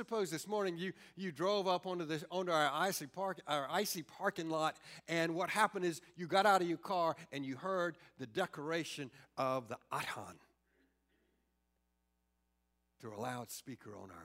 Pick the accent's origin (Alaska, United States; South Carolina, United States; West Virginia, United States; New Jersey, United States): South Carolina, United States; Orangeburg; when I grew up in the South, and every Sunday morning at 5 minutes to 11, what do you think happened? The bells tolled, and those bells rang out, and everybody in my good old Orangeburg, South Carolina, knew it was time to come to church.